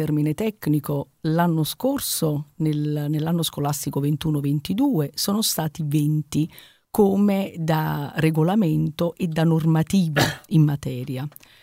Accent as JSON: {"language": "Italian", "town": "Salerno", "region": "Campania", "country": "Italy", "said": "Io sono salernitana."}